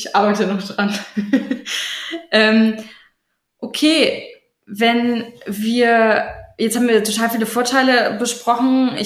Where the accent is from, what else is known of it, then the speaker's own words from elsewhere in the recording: Lübeck, Schleswig-Holstein, Germany; now in Belgium; Aber ich komme ja aus dem Norden, da braucht man ja überall wahnsinnig lange hin. Also aus Lübeck, da komme ich vielleicht nach Hamburg schnell, aber das war es dann auch.